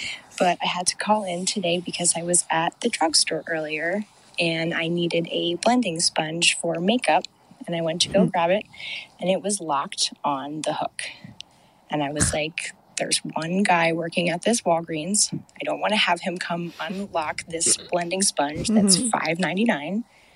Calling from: Denver, Colorado, United States; from Denver.

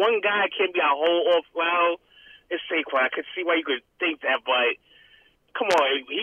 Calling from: Bronx, New York, United States; from the Bronx.

